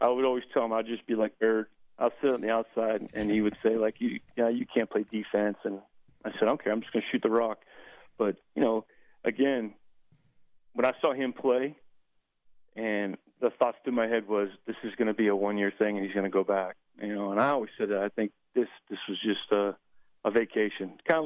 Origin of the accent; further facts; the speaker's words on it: Boston, Massachusetts, United States; because I grew up in Boston, so I was a huge Celtics fan.